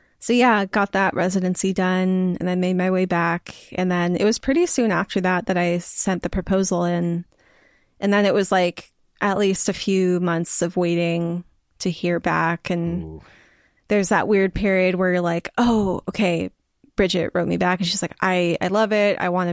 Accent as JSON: {"language": "English", "region": "California", "country": "United States", "tie": "born or raised there", "said": "I think especially, you know, being a Californian, we grew up with such like boring, amazing weather."}